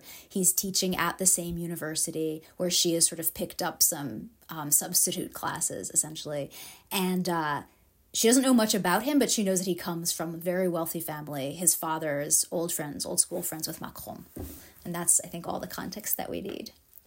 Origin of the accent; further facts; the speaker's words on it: United States; born there; also born or lived in France; I was raised in a number of different countries. I was born in the States.